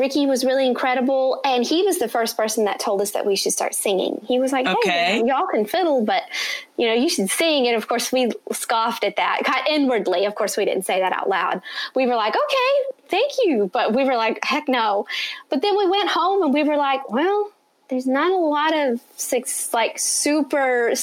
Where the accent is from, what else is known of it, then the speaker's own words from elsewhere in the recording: Crum, Texas, United States; also born or lived in Burleson; And this is when we grew up in Crum, Texas, and then we moved to Burleson for quite a while